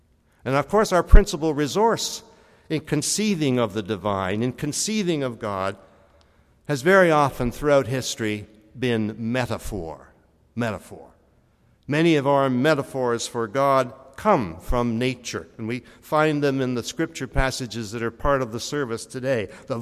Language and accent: English; Harvey Station, New Brunswick, Canada; As a boy growing up in Harvey Station, maybe I was kind of weird.